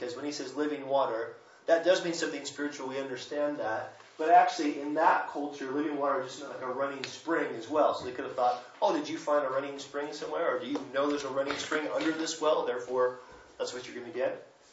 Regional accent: United States; maybe I get away with this because I'm American, so people expect me to ask rude questions.

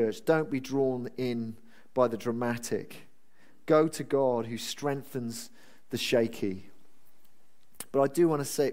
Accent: Wales, United Kingdom; also born or lived in London; now in Norfolk, United Kingdom; I'm a Welshman. And obviously when I think of home, I think of my wife and family in Norfolk, but actually there's a little bit of me which still thinks of the valleys of Wales.

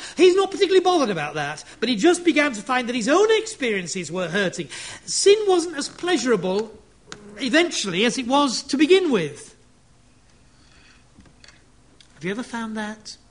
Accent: Yorkshire and the Humber, United Kingdom; look, I'm a Yorkshireman

